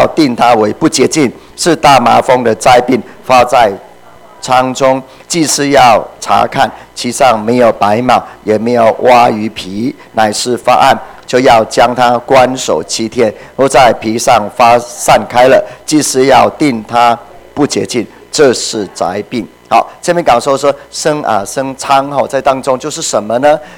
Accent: Puli, Nantou County, Taiwan; 像我以前在小时候住在埔里有个地方叫吕夷潭呢

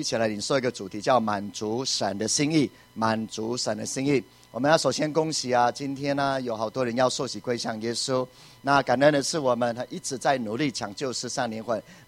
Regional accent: Puli, Nantou County, Taiwan; 我的老家还在普里啊

